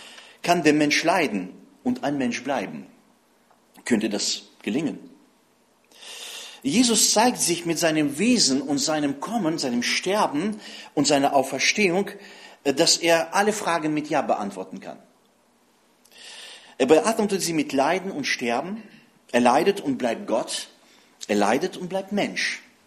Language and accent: German; Siberia, Russia; now in Germany; Nun, ich bin geboren und aufgewachsen in Sibirien